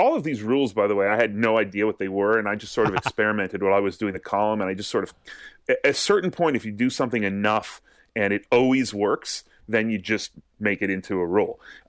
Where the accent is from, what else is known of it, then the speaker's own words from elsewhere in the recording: Massachusetts, United States; I'm from Massachusetts, so I've actually been on a tour like that.